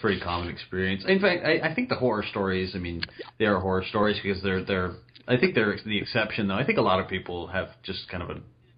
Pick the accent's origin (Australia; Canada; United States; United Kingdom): United States; Arizona; I'm from Arizona, so we were watching this Cardinals game, and he just got destroyed.